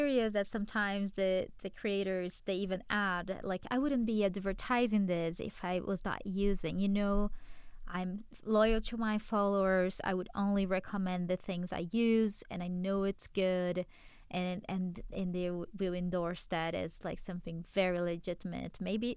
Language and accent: English; Brazil; now in United States; since I've moved to the U.S., I'm from Brazil